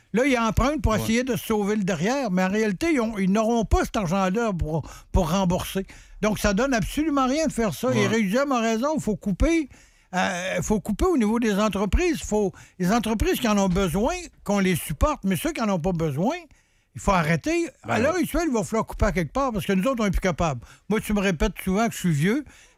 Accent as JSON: {"language": "French", "region": "Quebec", "country": "Canada", "said": "on est des Québécois, puis on se fie que la poutine puis Creton, ça va nous sauver la vie."}